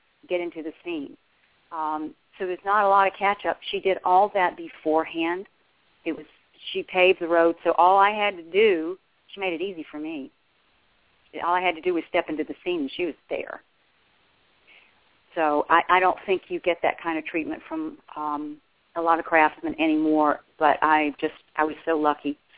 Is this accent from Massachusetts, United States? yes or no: no; North Carolina, United States; born there; now in California, United States; My family is on the East Coast. I was born in North Carolina